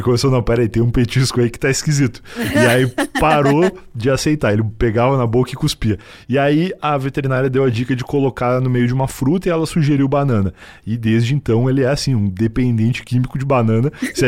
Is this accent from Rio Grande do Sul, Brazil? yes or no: yes; Rio Grande do Sul, Brazil; now in São Paulo, Brazil; eu saí do Rio Grande do Sul pra morar em São Paulo